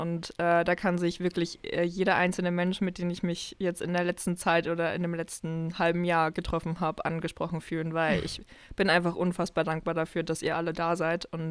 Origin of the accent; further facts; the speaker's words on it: Halle, Saxony-Anhalt, Germany; wollte ich einfach nur noch so raus aus Halle, was anderes sehen. Ich hatte keine Lust mehr auf meine Heimatstadt.